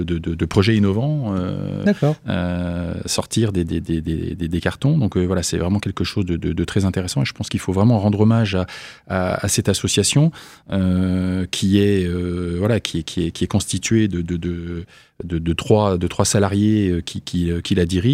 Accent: Contrexéville, Grand Est, France; also born or lived in Vittel / Nancy; je suis d'origine lorraine et fier de l'être puisque voilà je suis né à Vitel, j'ai grandi à Contrex

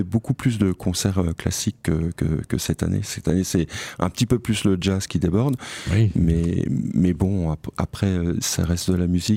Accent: Guénange, Grand Est, France; Mais moi, je suis mosellan, parce que je suis né à Guénange. Mais j'ai vécu pratiquement toute ma vie en Meurthe-et-Moselle, j'ai fait toutes mes études à Nancy, donc je me sens autant mosellan que Meurthe-et-Moselle

